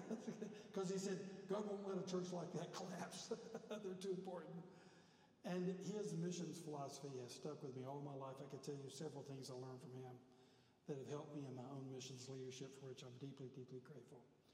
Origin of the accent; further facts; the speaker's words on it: the South, United States; I grew up in the South going to church, but was not converted until I came to New England.